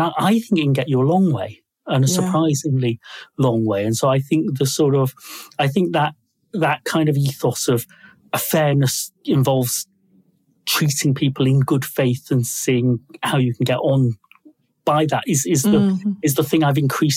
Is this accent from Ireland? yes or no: yes; Ireland; But I was becoming increasingly keen to sort of declare myself as Irish. You know, people sort of think I'm Pakistani.